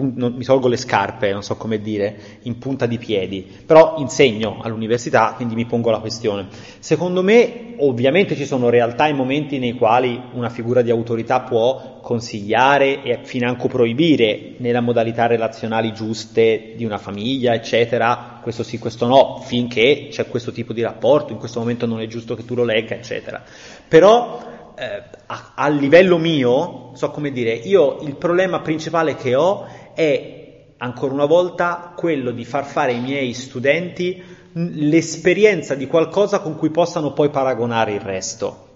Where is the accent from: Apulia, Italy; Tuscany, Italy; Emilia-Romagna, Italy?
Tuscany, Italy; Florence; Poi sono fiorentino, quindi la bistecca ha un riverbero psicologicamente importante.